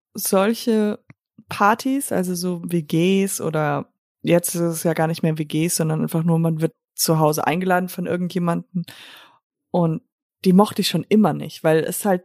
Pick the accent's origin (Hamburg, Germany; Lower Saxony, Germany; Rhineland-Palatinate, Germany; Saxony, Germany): Hamburg, Germany; hallo, ich komme aus Hamburg.